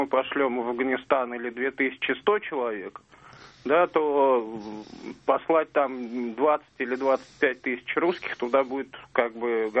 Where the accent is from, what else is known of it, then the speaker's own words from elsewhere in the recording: Moscow, Russia; я из Москвы.